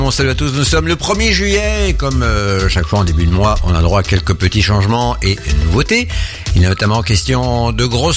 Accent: Belgium; Chez nous en Belgique, les cafés et les restos sont tout aussi fragilisés

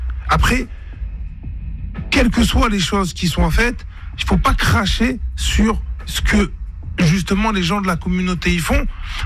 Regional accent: Florac, Occitanie, France; De Florac, Florac.

